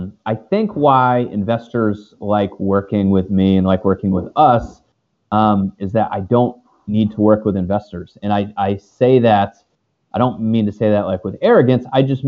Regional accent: Connecticut, United States; I didn't want to go back to my home state of Connecticut, you know, from the Northeast. There's not a ton going on up there.

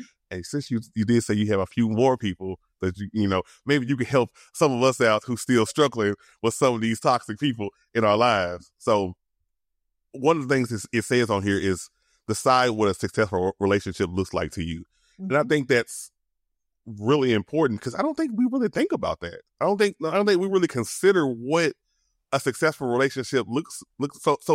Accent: Louisiana, United States; I'm sorry, I'm from Louisiana. I'm country. That's what we do.

